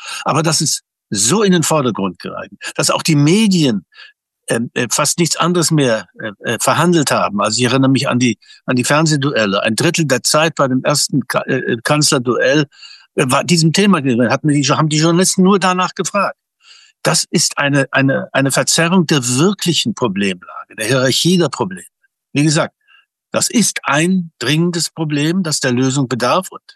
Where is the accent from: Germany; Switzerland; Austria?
Germany; East Germany; als Ostdeutscher, als einer, der volle 40 Jahre DDR erlebt hat und der seit 30, 35 Jahren sich bemüht, für die Demokratie zu kämpfen, auch in Ostdeutschland